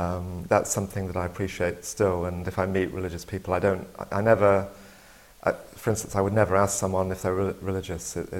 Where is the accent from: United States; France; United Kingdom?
United Kingdom; I don't know if it's because I'm British, but it remains the fact that I am British.